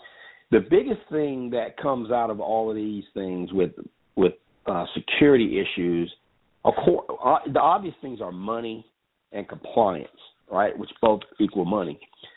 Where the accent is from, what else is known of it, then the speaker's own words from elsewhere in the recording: Mississippi, United States; accent: Mississippi twang; if I'm not your style of a person with my country accent and my Mississippi twang, you know, don't listen to me.